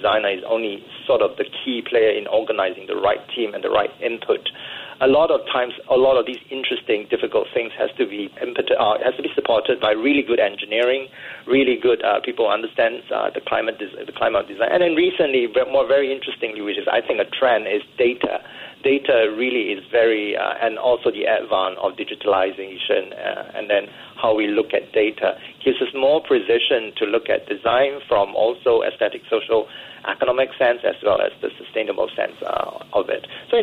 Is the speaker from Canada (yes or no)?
no; Singapore; when I came back to Singapore, I'm Singaporean